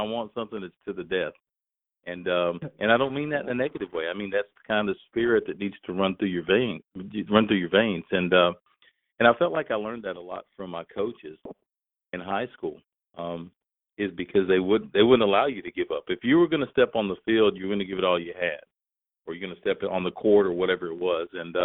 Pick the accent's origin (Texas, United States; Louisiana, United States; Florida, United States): Texas, United States; And so I was raised in Texas, in and around Central Texas, as an only child, actually.